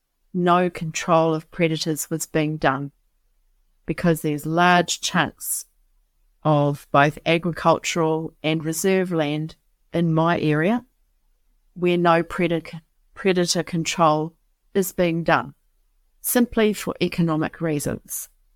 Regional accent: New Zealand; I don't know if that's a Kiwiism or not, because I'm originally from New Zealand

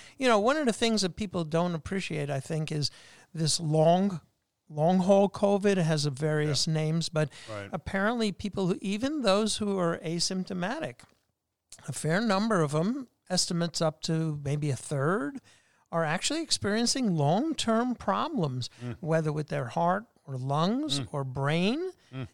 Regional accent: Brooklyn, New York, United States; Well, firstly, I grew up in Old Brooklyn. So I make that distinction because it's very, very different than the current Brooklyn.

